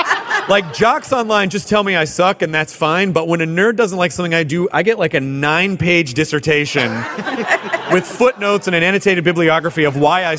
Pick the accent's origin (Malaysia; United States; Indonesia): United States; the South; Because when you're growing up in your town, I grew up in the South.